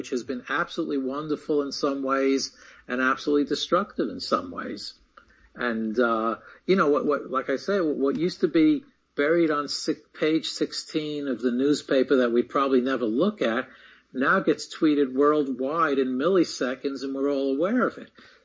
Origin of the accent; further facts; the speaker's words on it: New York City, New York, United States; and this was in New York City, I grew up in the Bronx